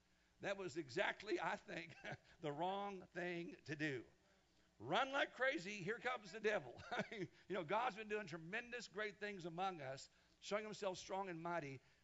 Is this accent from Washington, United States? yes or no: no; Kansas, United States; when I was growing up in Kansas and we went to church camp in Oklahoma every single year